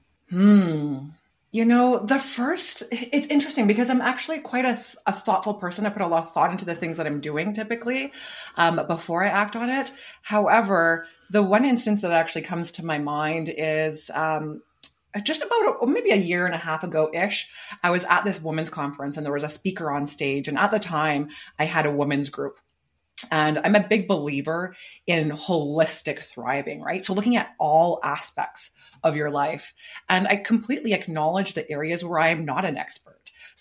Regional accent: Calgary, Alberta, Canada; There is a conference happening here in my hometown, Calgary, Alberta, next Saturday.

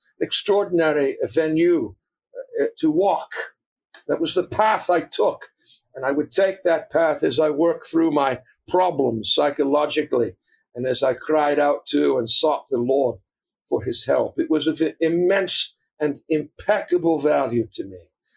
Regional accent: Boston, Massachusetts, United States; You know, I was born and bred in Boston. I used to take long walks as a young man down Commonwealth Avenue in the heart of the Back Bay District of Boston.

